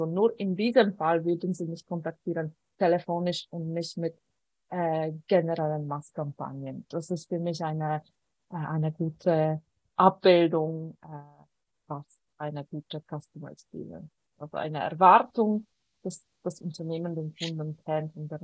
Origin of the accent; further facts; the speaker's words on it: Poland; German is a second language; now in Switzerland; mein Name klingt sehr, sehr schweizerisch, mein Akzent aber doch ein bisschen weniger und verrät, dass ich ursprünglich aus Polen komme. Ich bin in Polen groß geworden und in der Schweiz lebe ich seit 15 Jahren.